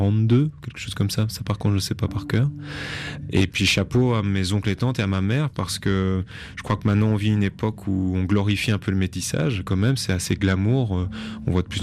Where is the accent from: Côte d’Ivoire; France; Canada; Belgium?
Belgium; en tant que belge, on va dire 100% occidental